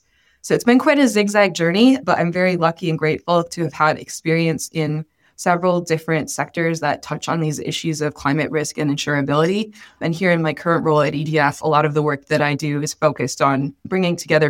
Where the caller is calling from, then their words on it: New York, United States; I am calling from New York and I am insurance director for the Environmental Defense Fund